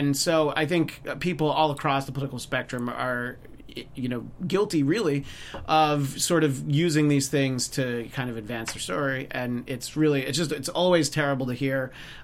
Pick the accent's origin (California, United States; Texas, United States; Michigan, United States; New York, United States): New York, United States; I'm from New York originally